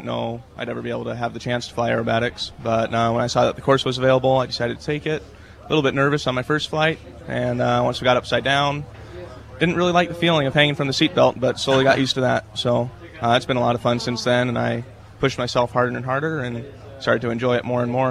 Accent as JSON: {"language": "English", "town": "Seattle", "region": "Washington", "country": "United States", "said": "I'm from Seattle."}